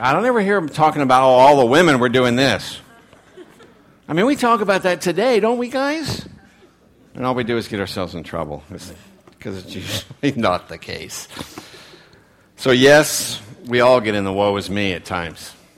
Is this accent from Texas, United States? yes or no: yes; Texas, United States; I'm from Texas, don't get me started.